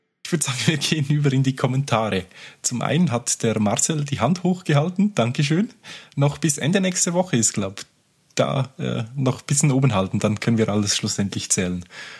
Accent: Switzerland; Bei uns in der Schweiz

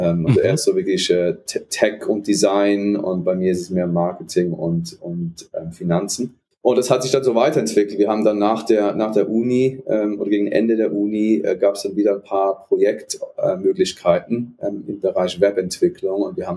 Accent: Basel, Basel-Stadt, Switzerland; komme aus Basel ursprünglich

